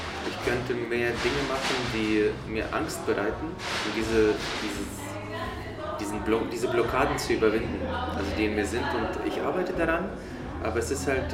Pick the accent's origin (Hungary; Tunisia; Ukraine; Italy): Ukraine; now in Karlsruhe, Germany; Ich komme aus der Ukraine. Ich bin gerade in Karlsruhe in einem Café.